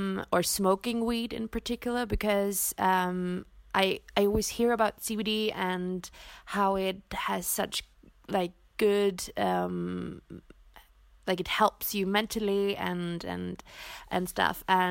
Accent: Austria; I'm from Austria

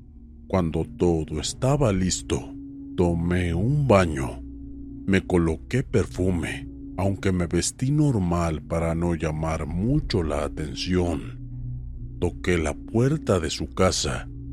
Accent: Veracruz, Mexico; soy de Veracruz.

